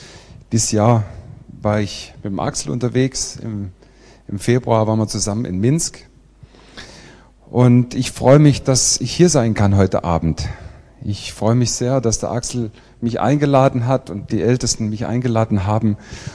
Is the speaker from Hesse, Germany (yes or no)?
yes; Hesse, Germany; born there; now in Tübingen, Germany; Ich wohne da zwar, aber ich bin geboren in der Nähe von Kassel. Und mich hat es dann verschlagen nach Tübingen, da habe ich studiert und da habe ich dann meine Frau kennengelernt und bin da hängen geblieben. Bin jetzt schon seit 25 Jahren im Schwabenland